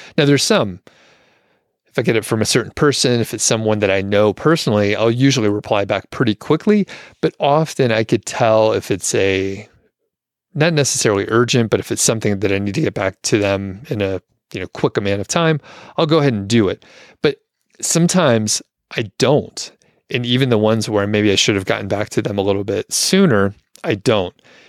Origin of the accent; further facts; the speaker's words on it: Atlanta, Georgia, United States; That'll be down in Atlanta. I'm from Atlanta.